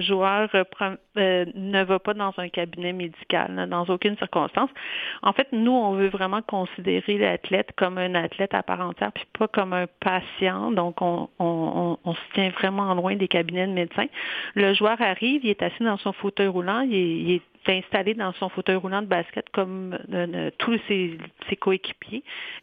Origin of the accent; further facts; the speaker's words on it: Quebec, Canada; Au Canada, je suis du Québec.